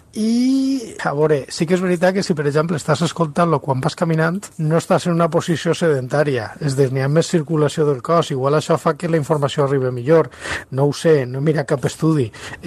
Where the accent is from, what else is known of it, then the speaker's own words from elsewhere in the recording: Valencian Community, Spain; accent: Valencian; parle jo en el meu accent, que quan parlo en castellà és molt fàcilment reconeixible que soc valencià